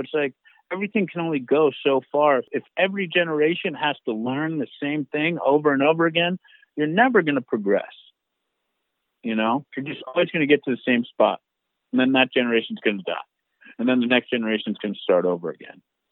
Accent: New York, United States; My mom grew up in Durham, North Carolina, and she didn't want to have me grow up in the hood. So she moved to New York.

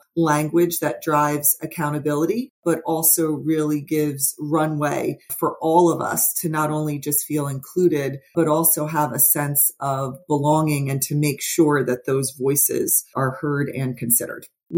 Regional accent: New Jersey, United States; I grew up in North Jersey and came from Ketchum out of New York

